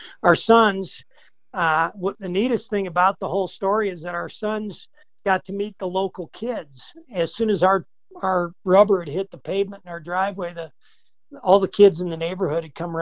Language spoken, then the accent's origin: English; Illinois, United States; And I grew up in Illinois hunting pheasants and quail. And that's really was the only game in town for us, for upland hunters back in Illinois in the northwest corner of the state.